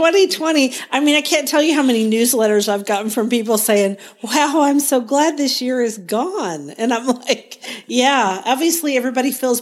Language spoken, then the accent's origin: English; Guthrie, Oklahoma, United States; from Guthrie, Oklahoma, where I garden on several acres out in the country.